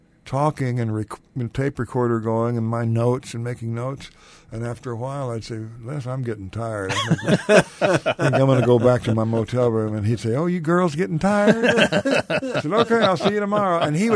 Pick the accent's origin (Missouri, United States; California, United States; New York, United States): Missouri, United States; Springfield; I said, well, I'm from Springfield, Missouri.